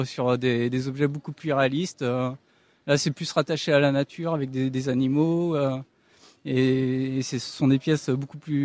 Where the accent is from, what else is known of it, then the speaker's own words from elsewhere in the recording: Pays de la Loire, France; Je suis originaire du coin de la Sarthe